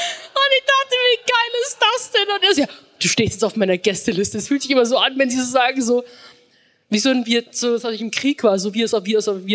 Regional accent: Rosenheim, Bavaria, Germany; now in Berlin, Germany; Rosenheim.

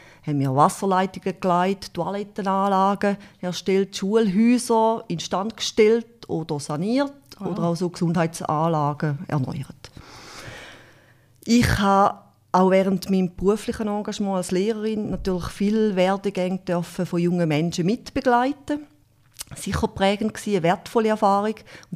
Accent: Thurgau, Switzerland; also born or lived in Schaffhausen; Ich bin im 74 geboren, aufgewachsen auf einem Bauernhof im Kanton Thurgau. Mein Dialekt verratet es auch noch ein bisschen.

